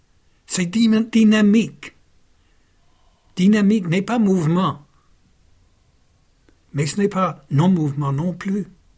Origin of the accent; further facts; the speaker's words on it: England, United Kingdom; French is a second language; Peut-être c'est parce que je suis anglais, mais c'est « comme ça, fini ».